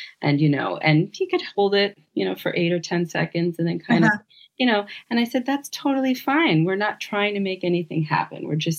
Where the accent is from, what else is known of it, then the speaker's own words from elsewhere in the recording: Massachusetts, United States; I'm from Massachusetts originally